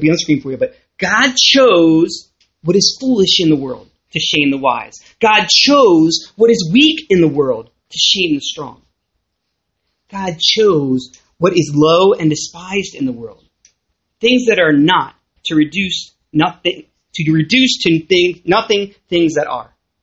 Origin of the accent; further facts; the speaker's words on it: Arbutus, Maryland, United States; I grew up down in Arbutus and went to the school called Lansdowne